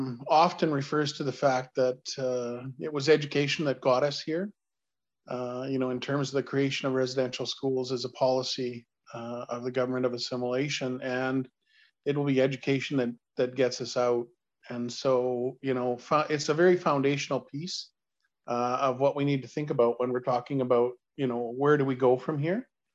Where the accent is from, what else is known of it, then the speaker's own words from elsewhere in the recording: Manitoba, Canada; now in Regina, Canada; I come originally from Okotoksepe First Nation in Manitoba. I live now in beautiful Treaty 4 territory, which is in Regina, Saskatchewan.